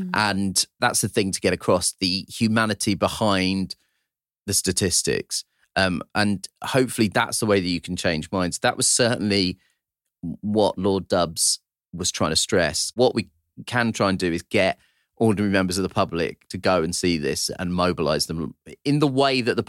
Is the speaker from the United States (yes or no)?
no; United Kingdom; my personal discomfort as a British Indian man